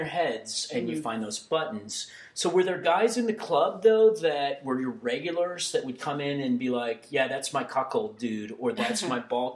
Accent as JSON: {"language": "English", "region": "Texas", "country": "United States", "tie": "born or raised there", "said": "So I grew up in Texas where, I'm old. So back in the 80s, being gay was a bad thing in Texas."}